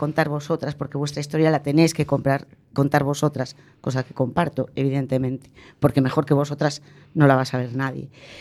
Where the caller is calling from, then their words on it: Navarre, Spain; de Navarra.